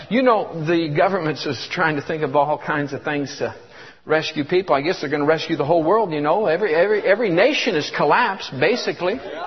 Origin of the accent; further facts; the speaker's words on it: Michigan, United States; also born or lived in Georgia / Tennessee / California; I was born and raised in Michigan. Then I went to South Georgia, finished high school. My parents got divorced when I was 16, so I moved around.